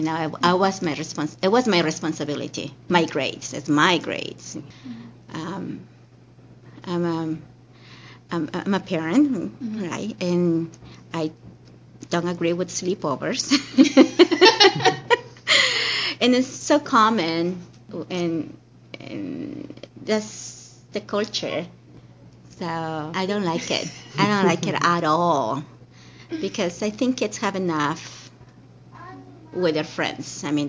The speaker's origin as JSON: {"language": "English", "country": "Peru", "tie": "born or raised there", "second_language": "English", "moved": "as an adult", "lives_now": "United States", "said": "I grew up in Peru, and the coast area of Peru is about 500 miles from Ecuador, and I was born and raised there. And then I came to California when I was 19 years old."}